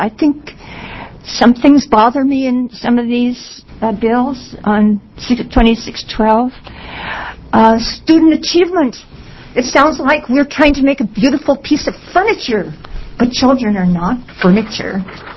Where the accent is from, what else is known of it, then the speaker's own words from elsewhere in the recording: California, United States; now in Oregon, United States; I'm up from California. I've been in Oregon 10 years.